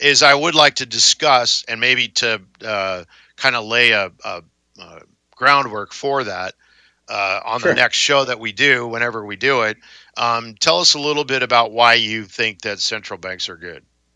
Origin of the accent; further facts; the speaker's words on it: San Diego, California, United States; I am from the South, from San Diego, but not the same South.